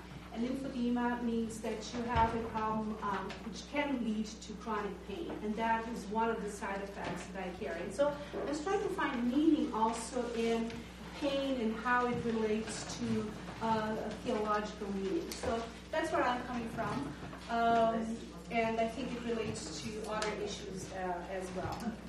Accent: Brazil; now in Decorah, United States; I am originally from Brazil, and I am currently teaching at Luther College in Decorah, Iowa.

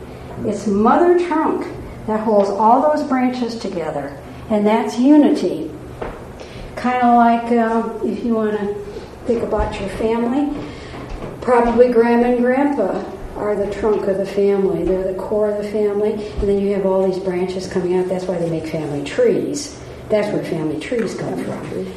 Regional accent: Valparaiso, Indiana, United States; now in Seattle, United States; I'm from Northern Indiana, and from Valparaiso, and oftentimes I'll go back.

